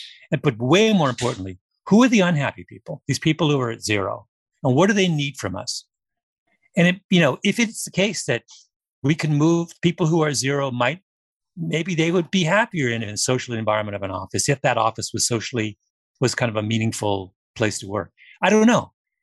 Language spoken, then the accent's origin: English; Canada; I'm Canadian